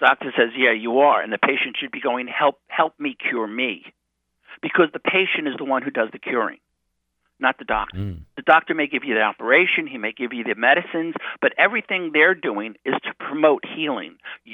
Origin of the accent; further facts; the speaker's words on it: New York, United States; And they didn't know I wasn't from California. They just assumed I was from California, which is the right that normally you would think that. But I went out from New York